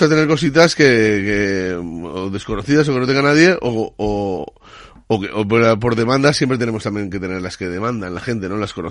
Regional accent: Barcelona, Catalonia, Spain; Además un poquito un guiño a mi tierra, que soy de Barcelona.

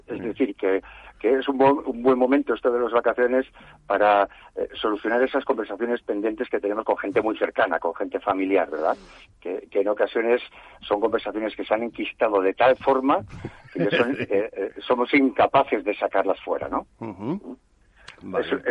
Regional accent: Riaño, Castile and León, Spain; mi pueblo, que es en Riaño, en el norte de León, Picos de Europa

